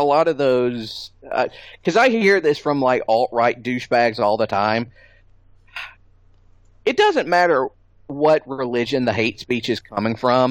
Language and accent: English; United States; But I'm also an American.